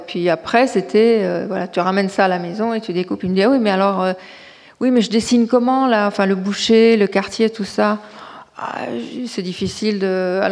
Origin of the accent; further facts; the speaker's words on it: Iraq; now in France; C'est-à-dire que il savait que je venais d'Irak, de temps en temps, il était au courant de certaines anecdotes, mais j'ai jamais beaucoup parlé de l'Irak parce que c'est en moi.